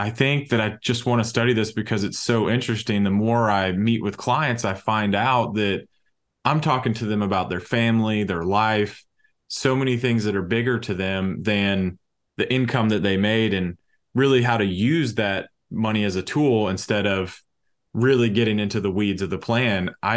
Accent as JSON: {"language": "English", "region": "Alabama", "country": "United States", "tie": "born or raised there", "said": "And I am born and raised in North Alabama."}